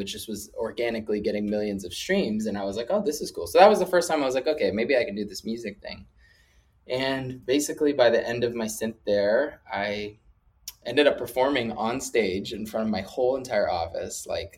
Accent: Arizona, United States; It was like the first time I had ever been to New York from, you know, because I'm from Arizona and stuff.

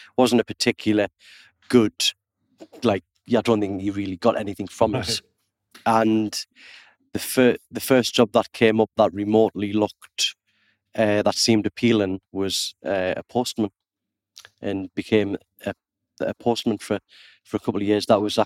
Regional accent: Consett, North East England, United Kingdom; But yeah, no, from Consett, County Durham. Had a fantastic upbringing. I grew up with my grandma and my mum brought me up.

